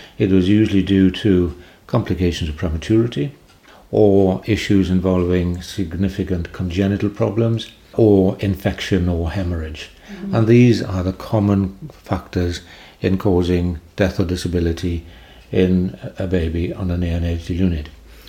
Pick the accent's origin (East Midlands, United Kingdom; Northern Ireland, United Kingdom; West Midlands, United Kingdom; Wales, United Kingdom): Wales, United Kingdom; Carmarthen; Called Maridunum in those days. And it's my hometown.